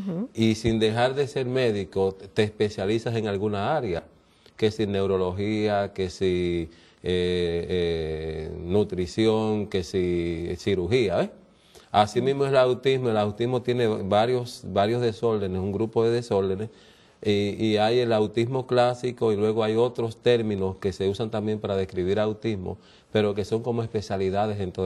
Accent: Dominican Republic; also born or lived in New York / Puerto Rico; now in United States; yo soy oriundo, nacido en la República Dominicana y me desarrollé como hombre principalmente en Nueva York y Puerto Rico.

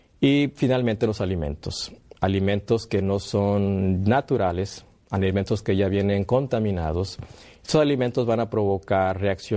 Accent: northern Mexico, Mexico; Yo vengo de México, el norte del país.

